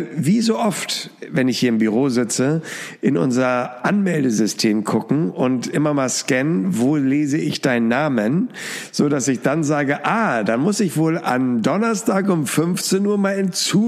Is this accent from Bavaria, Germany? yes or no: no; Hamburg, Germany; Aber wir in Hamburg sagen immer Chance.